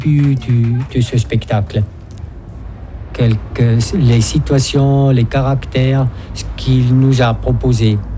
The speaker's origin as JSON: {"language": "French", "country": "Switzerland", "first_language": "Swiss German", "second_language": "French", "said": "Oui, moi, sûrement, parce que c'est pas ma langue maternelle, alors je dois être plus attentif en jouant, parce qu'en suisse allemand, je pense, je rêve, je fais tout, c'est facile."}